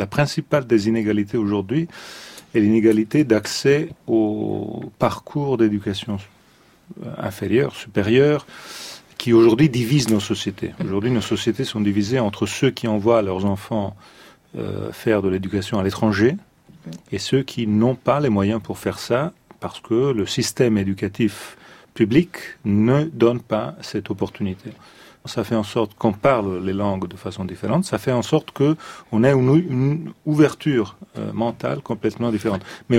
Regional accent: Italy; je fais un petit détour chez moi, en Italie

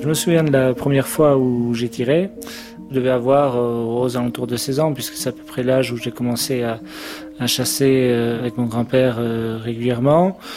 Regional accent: Bayonne, Nouvelle-Aquitaine, France; j'ai grandi au Pays Basque, à Bayonne, avec des parents médecins qui m'ont toujours fait découvrir la nature, et avec des grands-parents qui vivaient en Charente, à la campagne, et on est une famille de chasseurs.

